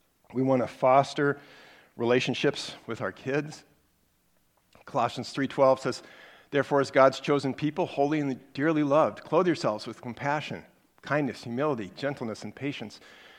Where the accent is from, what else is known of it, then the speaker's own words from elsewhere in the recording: Council Bluffs, Iowa, United States; They don't have them in El Paso either, but I grew up in Council Bluffs, Iowa, so I was used to them.